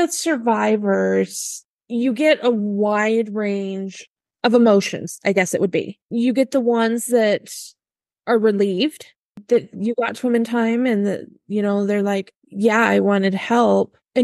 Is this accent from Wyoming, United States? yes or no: yes; Wyoming, United States; moved away as an adult; also born or lived in Wisconsin; now in California, United States; No, I was actually born and raised in Wyoming. Yeah, moved to Wisconsin for about 10 years and then moved to California.